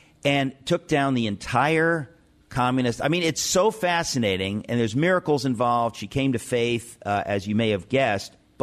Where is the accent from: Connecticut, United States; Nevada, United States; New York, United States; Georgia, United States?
Connecticut, United States; There's a young woman in my home state, okay, in New England, in Connecticut.